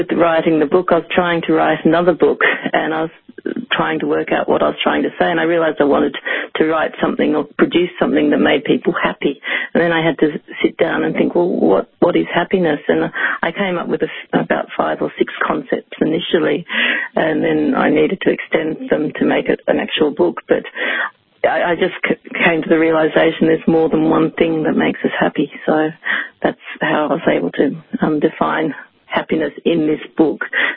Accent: Tasmania, Australia; even though I'm from Tasmania, I have seen inequality my whole life

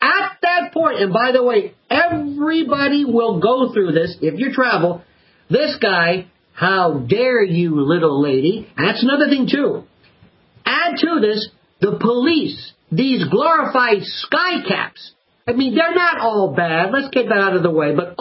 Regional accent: Tampa, Florida, United States; Tampa's my hometown.

